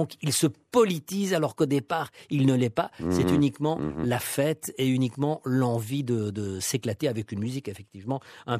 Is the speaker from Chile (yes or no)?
no; Switzerland; je ne vois pas pourquoi, moi, en tant que Suisse